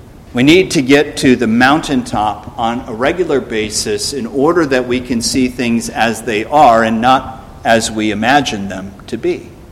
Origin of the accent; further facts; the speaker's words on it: Midwest, United States; I come from the Midwest. We don't have any mountains there. We move out east